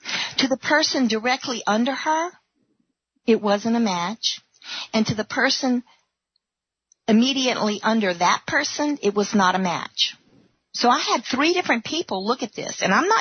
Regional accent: Louisiana, United States; I was from Louisiana, and so I went to her.

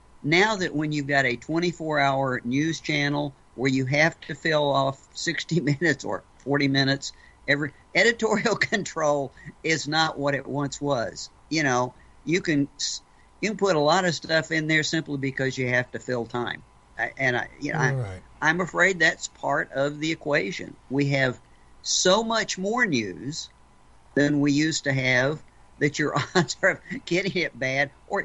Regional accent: Oklahoma, United States; I grew up here in Oklahoma reading an extremely conservative newspaper out of Oklahoma City.

